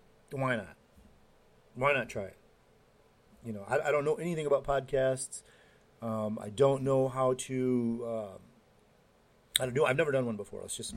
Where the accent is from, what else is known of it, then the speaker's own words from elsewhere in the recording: Rochester, Minnesota, United States; from Rochester, Minnesota.